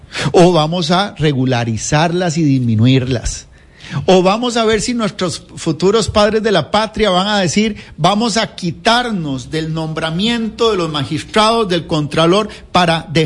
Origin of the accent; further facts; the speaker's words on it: Costa Rica; ponernos a pelear como costarricenses, y en los momentos más críticos estuvimos divididos como nación.